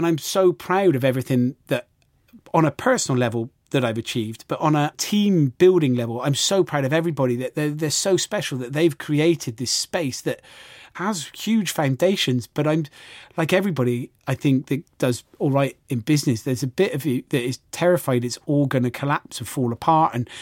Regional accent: Gloucester, South West England, United Kingdom; I'm a guy from Gloucester that didn't do very well at school

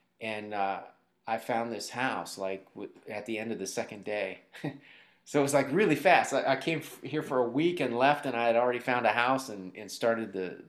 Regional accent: Maryland, United States; moved away as an adult; also born or lived in Illinois; I grew up in Maryland. I was born in Illinois, but we moved there when I was like 2.

